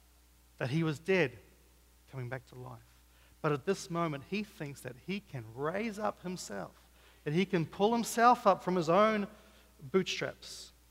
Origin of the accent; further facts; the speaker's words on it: Papua New Guinea; And I've seen when I grew up in Papua New Guinea